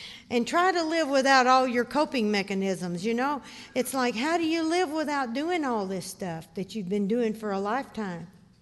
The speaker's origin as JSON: {"language": "English", "region": "Arkansas", "country": "United States", "tie": "born or raised there", "said": "Well, I was raised in Arkansas. We're in the middle of what is known as Tornado Alley."}